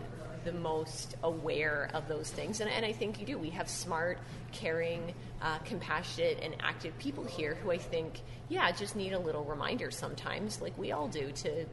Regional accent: Toronto, Ontario, Canada; now in Windsor, Canada; I grew up in Toronto

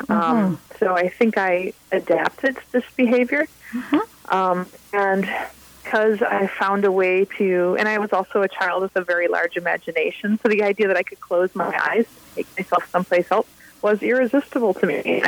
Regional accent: Flint, Michigan, United States; Well, I grew up in Flint, Michigan, and Flint, Michigan today is known for the fact that our city's water has been poisoned with lead

